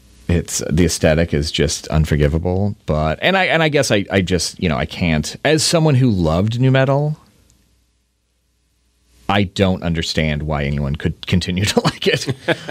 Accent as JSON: {"language": "English", "region": "Indiana", "country": "United States", "tie": "born or raised there", "said": "I grew up in Indiana, so."}